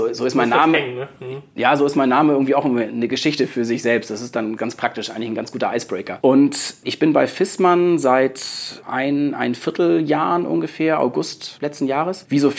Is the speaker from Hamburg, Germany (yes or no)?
yes; Hamburg, Germany; Ich komme aus Hamburg und da gibt es auch jetzt nicht so massenweise